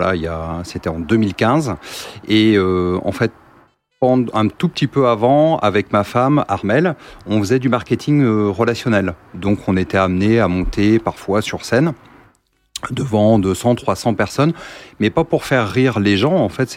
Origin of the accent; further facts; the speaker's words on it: Parigny-les-Vaux, Bourgogne-Franche-Comté, France; moi, je viens de Parigny-les-Vaux et voilà, j'ai 48 ans.